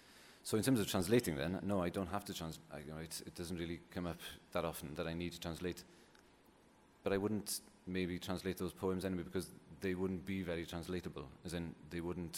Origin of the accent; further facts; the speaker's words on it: Wales, United Kingdom; first language Welsh; English is a second language; when I was growing up, I didn't speak much English at all. It was always Welsh all the time.